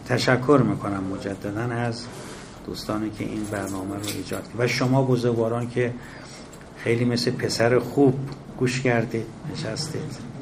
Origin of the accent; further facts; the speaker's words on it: Iran; born there; ما میدونید که زادگاهمون تو مثلث اصفهان و یزد و شیراز